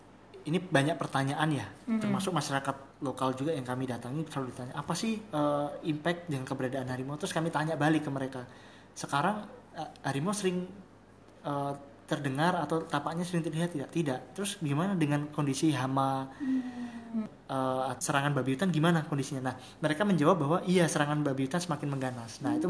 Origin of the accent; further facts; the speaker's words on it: Java, Indonesia; Kalau di saya kan karena saya dari Jawa, mbah.